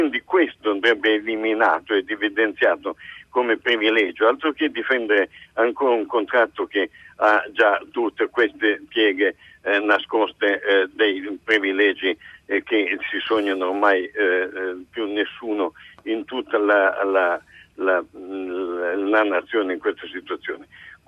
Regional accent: Turin, Piedmont, Italy; Siamo da Torino, faccio sì. Seguito dal sud effettivamente, ma sono torinese.

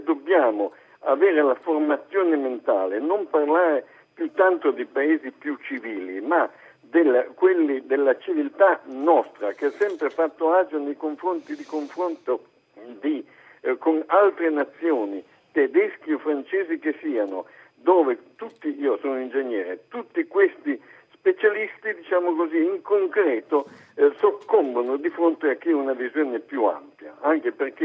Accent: Turin, Piedmont, Italy; now in Castellabate, Italy; Sono torinese al sud.

